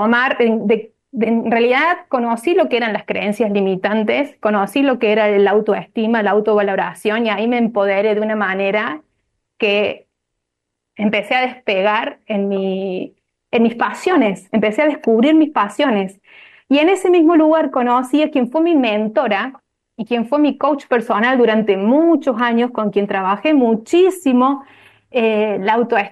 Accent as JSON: {"language": "Spanish", "region": "Córdoba", "country": "Argentina", "said": "soy de Córdoba capital"}